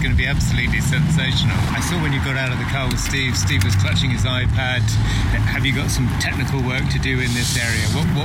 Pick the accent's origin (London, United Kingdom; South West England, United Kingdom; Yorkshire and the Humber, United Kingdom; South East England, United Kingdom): South West England, United Kingdom; Poole; which is a strange experience for me because I'm from Poole.